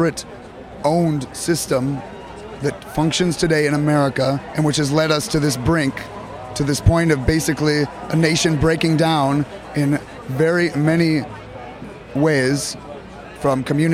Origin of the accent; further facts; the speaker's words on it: San Francisco, California, United States; San Francisco.